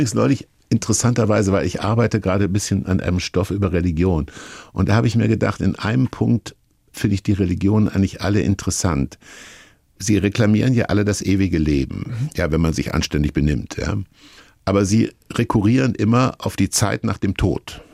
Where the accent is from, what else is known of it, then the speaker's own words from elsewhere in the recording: Kassel, Hesse, Germany; born there; wie zum Beispiel Hamburg und Berlin oder meine Geburtsstadt Kassel.